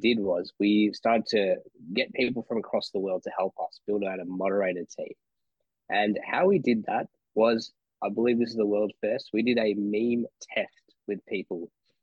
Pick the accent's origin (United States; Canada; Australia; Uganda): Australia; Melbourne, Victoria; parents, they're from Sri Lanka. They came to Australia in the mid-90s, and I was born shortly after here in Melbourne, Australia. And I grew up looking like this, but speaking like this. So I'm an Aussie through and through with this South Asian appearance.